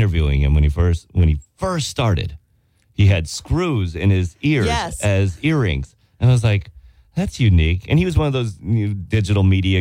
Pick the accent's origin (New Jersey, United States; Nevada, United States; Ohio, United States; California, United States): California, United States; you don't know me. I'm from California.